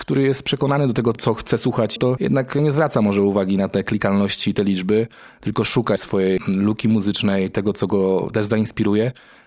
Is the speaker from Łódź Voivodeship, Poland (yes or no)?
yes; Opoczno, Łódź Voivodeship, Poland; Ja w ogóle, tak jak wspomniałem, pochodzę z Opoczna. Tam u nas mocno kultywowana jest ta tradycja muzyki ludowej opoczyńskiej.